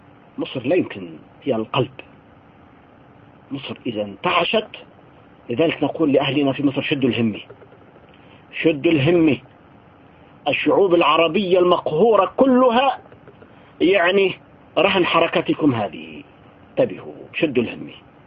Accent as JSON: {"language": "Arabic", "country": "Syria", "said": "يعني نحن عندنا في سوريا طاغية ونظام"}